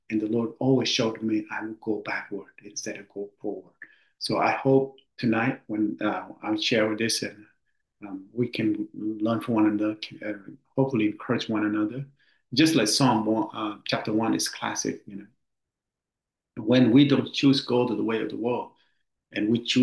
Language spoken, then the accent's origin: English; Pleiku, Gia Lai, Vietnam; now in United States; When He showed me back in my hometown in Vietnam, Pleiku, where I was when before I came to the US